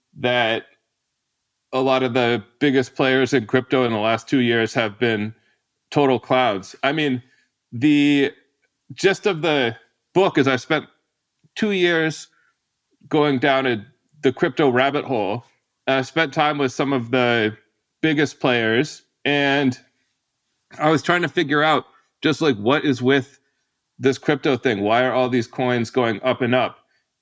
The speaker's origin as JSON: {"language": "English", "town": "Somerville", "region": "Massachusetts", "country": "United States", "tie": "born or raised there", "said": "I'm here in Somerville, Massachusetts. I've come for a reading at my hometown bookstore, Porter Square Books in Cambridge."}